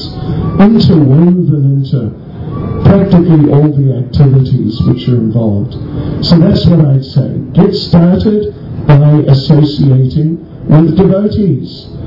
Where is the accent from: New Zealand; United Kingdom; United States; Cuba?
New Zealand; So now I'm from New Zealand, I can be both an All Black and a springbok.